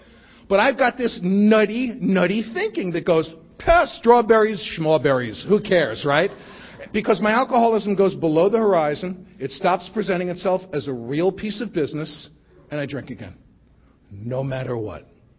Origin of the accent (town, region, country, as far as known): Bronx, New York, United States; born or raised there